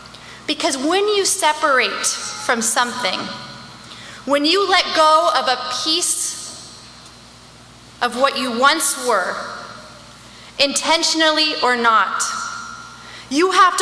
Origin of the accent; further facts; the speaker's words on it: California, United States; You see, I'm from Orange County. My parents live less than an hour away, less than 60 miles away from the streets of Westwood.